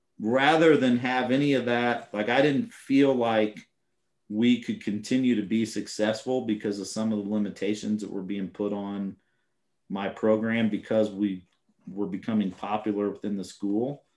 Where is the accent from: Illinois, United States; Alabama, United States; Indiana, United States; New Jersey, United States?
Indiana, United States; Well, I'm from Indiana again. Like, it is what it is.